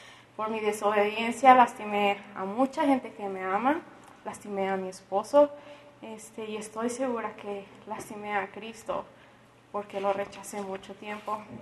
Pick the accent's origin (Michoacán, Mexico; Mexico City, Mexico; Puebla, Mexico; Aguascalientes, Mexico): Michoacán, Mexico; Pátzcuaro; Y yo nací en y crecí en Pátzcuaro, como a una hora y media de aquí.